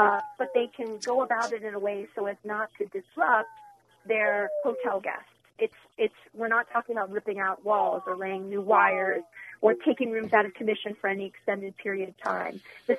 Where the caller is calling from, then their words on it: Virginia, United States; Although I'm calling from Virginia